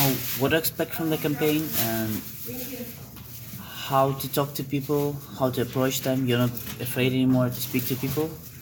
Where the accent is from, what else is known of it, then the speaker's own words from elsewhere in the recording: Ukraine; now in Canada; So I came to Canada 2 years ago, right?